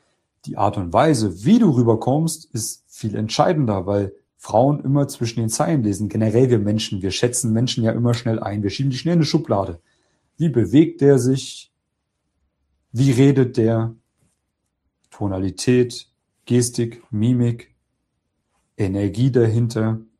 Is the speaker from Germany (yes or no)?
yes; East Germany, Germany; Ich komme aus Ostdeutschland. Hört man vielleicht nicht raus. Ich habe den Dialekt nicht.